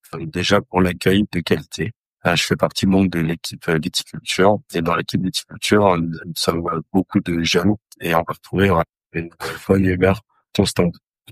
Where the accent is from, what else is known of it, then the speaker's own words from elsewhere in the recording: Soissons, Hauts-de-France, France; j'ai 21 ans. Et je viens de Soissons, dans l'Aisne.